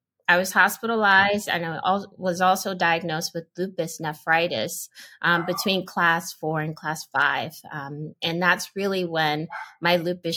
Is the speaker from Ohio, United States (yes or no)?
no; El Paso, Texas, United States; born there; now in New York, United States; It's a little complicated, though, because I was born in El Paso, Texas. I'm a family with the military, so we grew up on the military base. And I live in New York right now